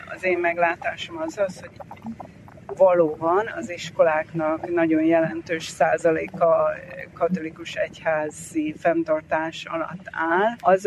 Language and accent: Hungarian; Budapest, Hungary; also born or lived in London; én Budapesten nőttem föl, utána Londonban éltem, mind a kettő főváros, nagyváros.